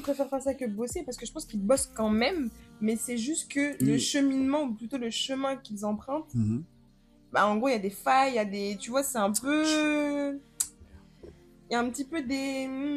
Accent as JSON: {"language": "French", "town": "Metz", "region": "Grand Est", "country": "France", "said": "Je suis pas une meuf de cité, moi je viens de Metz."}